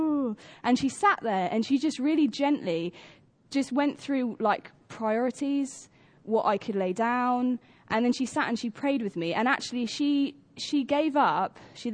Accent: United Kingdom; As British people, we are naturally quite cynical.

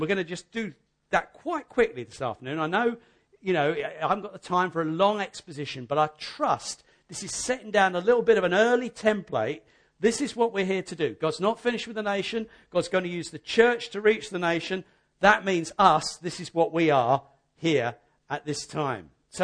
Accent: South East England, United Kingdom; I'm from East Sussex, so I'm a bit ignorant about where the west and the mid start.

